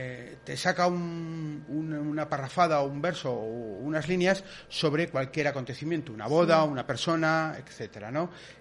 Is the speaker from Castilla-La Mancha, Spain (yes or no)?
no; Villanueva, Aragon, Spain; fue en Villanueva, en mi pueblo